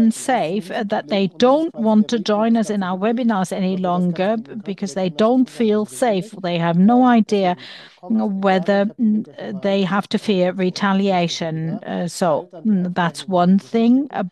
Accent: Baden-Württemberg, Germany; English is a second language; I'm from Baden-Württemberg, by the way, if you were interested or wondering.

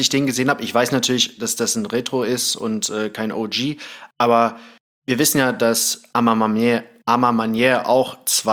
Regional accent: Thailand; ich bin in Thailand aufgewachsen. Ich bin es schon gewohnt, in heißeren Locations zu sein

